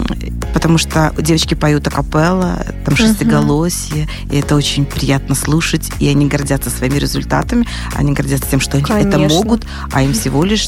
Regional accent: Mogilev Region, Belarus; я сама из Могилевской области, создавая студию, мне хотелось бы, чтобы на моей родине там как-то ближе

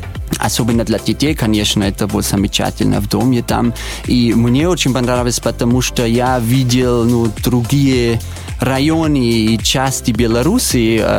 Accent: Austria; Russian is a second language; moved away as an adult; now in Minsk, Belarus; я австриец. Родился в Австрии, но уже 20 лет там не живу. Я всегда был за границей, и у меня была возможность 16 лет назад, в 2004 году, переехать в Минск.

